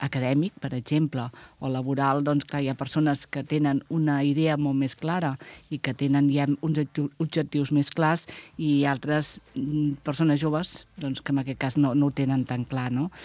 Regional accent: Vilafranca del Penedès, Catalonia, Spain; perquè soc de Vilafranca

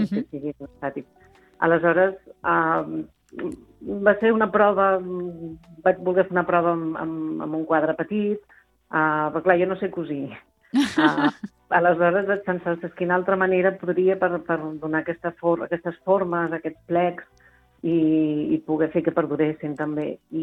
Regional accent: Sant Llorenç d'Hortons, Catalonia, Spain; jo soc de Sant Llorenç d'Hortons, i vivim en un entorn tan bonic, que a més a Sant Llorenç tenim la sort que jo a casa caminem dos carrers i estem a la vinya ja.

